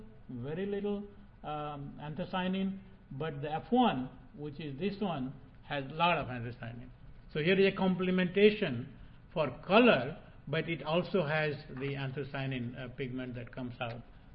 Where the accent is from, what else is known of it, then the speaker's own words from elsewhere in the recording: India; And I come from India, where we eat dal, and dal making is remove the seed coat and eat only the split.